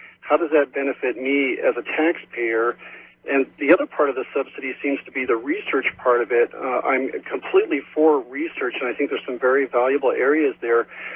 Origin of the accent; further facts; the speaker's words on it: Minnesota, United States; how does it benefit me as a Minnesotan to pay for a new computer scientist education